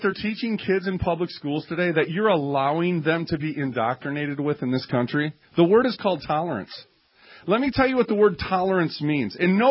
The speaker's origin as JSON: {"language": "English", "town": "Minneapolis", "region": "Minnesota", "country": "United States", "said": "A little side note, because we're from Minneapolis, that actually came from Matt Groening. He started on a magazine in Minneapolis here"}